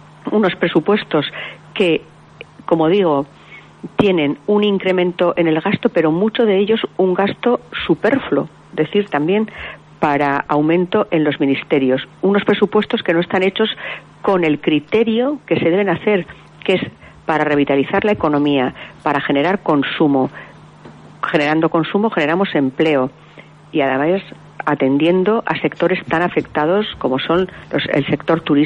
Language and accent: Spanish; Spain; que dan vergüenza como española